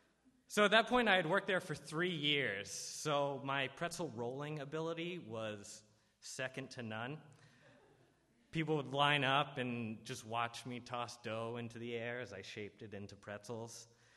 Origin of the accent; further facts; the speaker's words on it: Philadelphia, Pennsylvania, United States; So yeah, as Katie mentioned, I'm from Pennsylvania, and whenever I tell people that, I do so with a great deal of pride